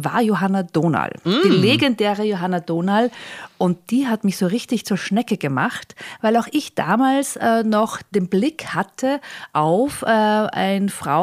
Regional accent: Mondsee, Upper Austria, Austria; Ich bin am Land aufgewachsen in Mondsee

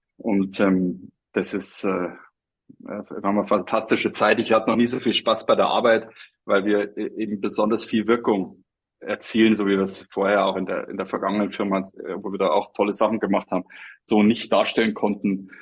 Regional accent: Bavaria, Germany; Ich komme aus dem Chiemgau, kannte natürlich den Marktpreis für so einen Programmierer nicht.

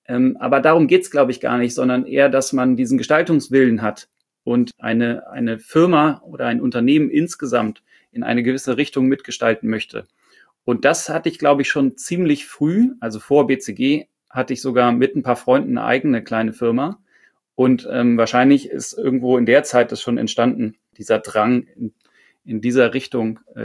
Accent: Hamburg, Germany; denn ich bin Hamburger

